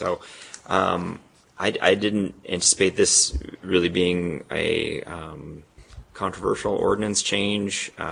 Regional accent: Anchorage, Alaska, United States; I grew up in Anchorage, and I learned that some of the rules there are actually municipal rules, not state rules.

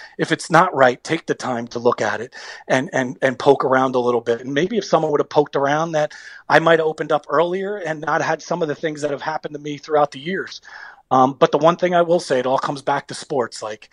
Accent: Union Beach, New Jersey, United States; we grew up in Union Beach. Is it Homedale? No. Is it Rumson? No. Is it those areas? No. It was lower on the socioeconomic scale, but we were a typical lower to middle class family, right?

